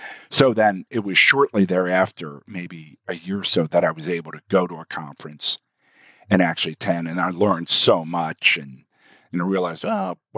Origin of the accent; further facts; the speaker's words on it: Baltimore, Maryland, United States; now in Ellicott City, United States; I was born and raised in the Baltimore area, and I now live in Ellicott City, Maryland